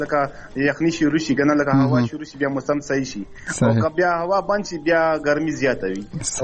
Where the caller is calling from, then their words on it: Karachi, Sindh, Pakistan; کراچۍ نه.